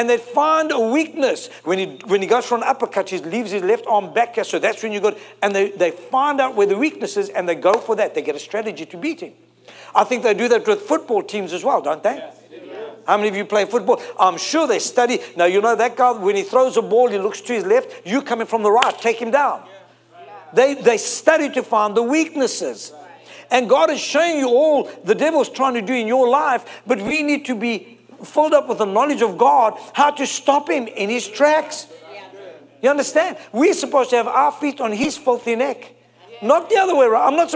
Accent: South Africa; English is a second language; I'm from Africa, forgive me.

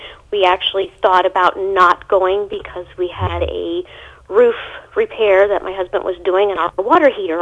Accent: Port St. Lucie, Florida, United States; Actually, we're from Port St. Lucie.

